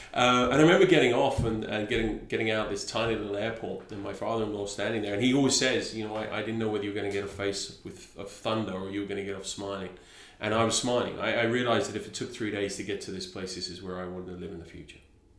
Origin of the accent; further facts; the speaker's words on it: England, United Kingdom; And and I'm English, just to get that fact. Not Welsh, not South African, Australian, or a Kiwi